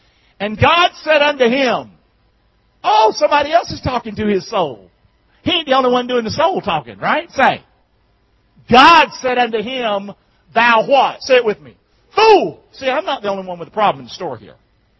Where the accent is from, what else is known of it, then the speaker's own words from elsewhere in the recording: Rockingham, United States; I'm from Rockingham. I can always remember where I'm from, Rockingham.